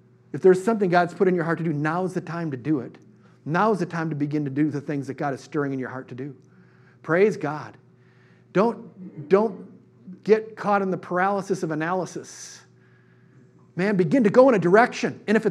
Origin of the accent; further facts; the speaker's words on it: Eau Claire, Wisconsin, United States; it was like I grew up in Eau Claire and play football on Friday nights in Carson Park.